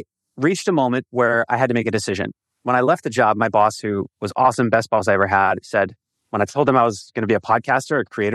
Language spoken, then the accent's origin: English; Philadelphia, Pennsylvania, United States; a company that was started in Philly, which is my hometown.